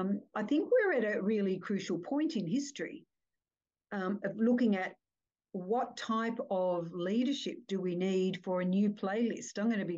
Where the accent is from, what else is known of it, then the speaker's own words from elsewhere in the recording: Australia; I grew up in Australia